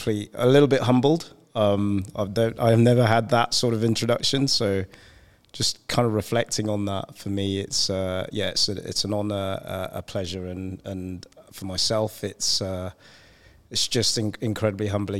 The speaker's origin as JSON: {"language": "English", "country": "Cameroon", "tie": "born there", "said": "I was born in Cameroon, West Africa."}